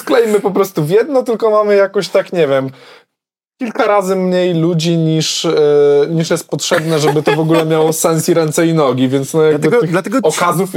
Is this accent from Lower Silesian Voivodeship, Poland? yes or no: yes; Lower Silesian Voivodeship, Poland; ja wychowując się w latach 90. Wręcz słyszałem, że mam się sam nie włóczyć czy coś tam, bo mi skiny albo panki krzywdę zrobią, nie? Dosłownie. W jakimś kurwidołku na Dolnym Śląsku, 15-tysięcznym.